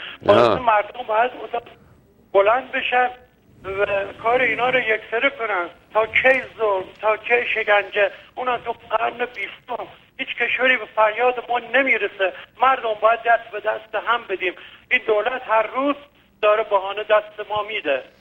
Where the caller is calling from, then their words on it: Iran; من از ایران هستم استاد.